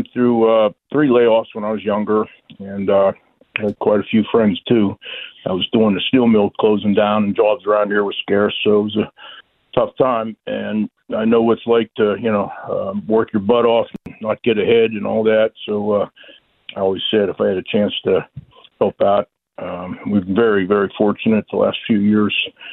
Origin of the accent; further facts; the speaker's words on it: Pleasant Hills, Pennsylvania, United States; now in Bethel Park, United States; Pleasant Hills. I live in Bethel Park now.